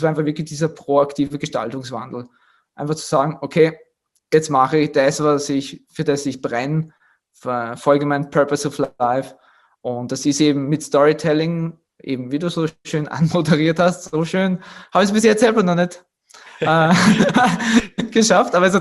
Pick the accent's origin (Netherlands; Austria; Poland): Austria; Graz, Styria; ich komme aus Österreich ursprünglich, bin in der Steiermark, Graz zu Hause. Jetzt auch öfters in Dubai, viel öfters mehr in Dubai mittlerweile.